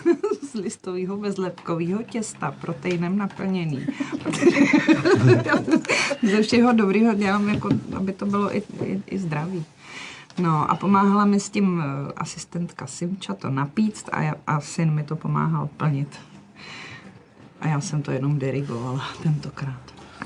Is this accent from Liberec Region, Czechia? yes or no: yes; Liberec, Liberec Region, Czechia; Já jsem z Liberce.